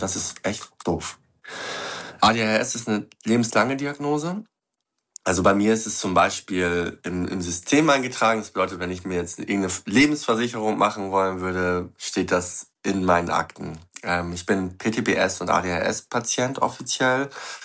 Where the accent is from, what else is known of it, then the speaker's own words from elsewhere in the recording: Lower Saxony, Germany; Ich komme aus Ostfriesland